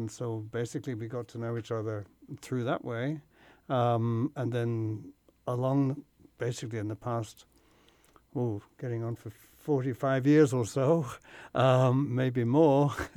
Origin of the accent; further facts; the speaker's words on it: England, United Kingdom; moved away as an adult; I was sent over from England as a graduate student, or postgraduate student, as we called them then back in England